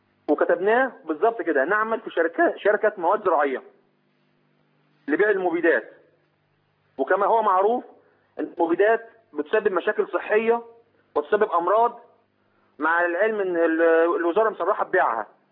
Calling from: Amman, Amman Governorate, Jordan; أنا بكلمك من عمان.

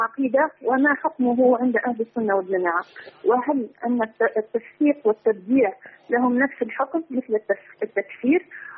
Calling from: Tunisia; من تونس، وقد كلمت فضيلتكم الأسبوع الماضي

